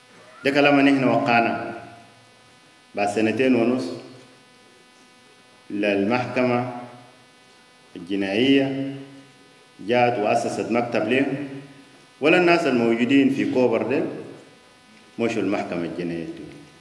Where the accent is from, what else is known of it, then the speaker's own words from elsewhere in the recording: Sudan; كل القروج ده ما في جهة حتى الآن أوفى بالتزامات، لا نحن كسودانيين ولا مجتمع دولي.